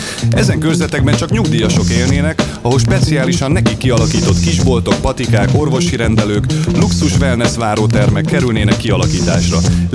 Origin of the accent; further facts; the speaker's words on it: Budapest, Hungary; born there; Budapesten születtem, és itt végeztem a tanulmányaimat is.